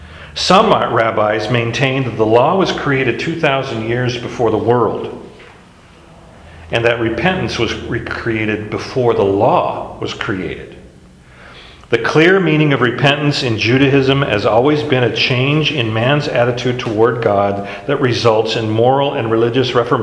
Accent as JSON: {"language": "English", "region": "Hawaii", "country": "United States", "tie": "born or raised there", "said": "See, when growing up in Hawaii in high school, we had this, there was a lot of restrictions about what animals could be brought to the islands."}